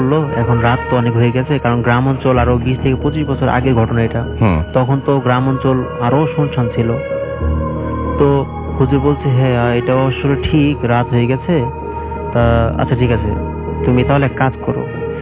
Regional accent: Mirpur, Dhaka Division, Bangladesh; আসসালামু আলাইকুম লিসেনার … এসেছি মিরপুর 12 থেকে।

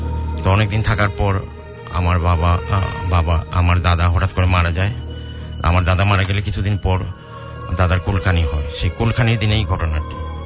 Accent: Sylhet, Sylhet Division, Bangladesh; born there; now in Dhaka, Bangladesh; আমার জন্ম যদিও সিলেট শহরে, আমার বাবার জন্ম গ্রামাঞ্চলে।

